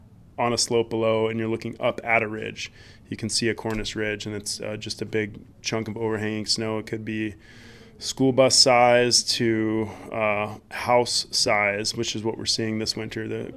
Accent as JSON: {"language": "English", "town": "Anchorage", "region": "Alaska", "country": "United States", "tie": "born or raised there", "said": "Yeah, I grew up skiing here in Anchorage."}